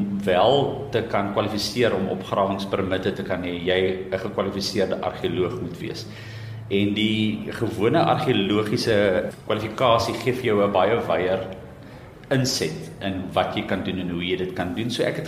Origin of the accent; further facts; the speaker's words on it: Somerset West, Western Cape, South Africa; ons het in Somerset West groot geword, oorkant die ingang. Ons huis was die laaste huis in Lourensfort weg, oorkant die ou plaas ver gelegen.